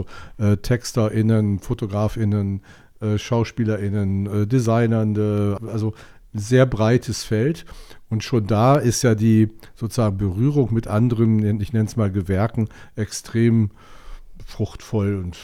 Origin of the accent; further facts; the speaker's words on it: Osnabrück, Lower Saxony, Germany; dann wird meine Heimatstadt Osnabrück am Strand sein, sprich am Meer liegen.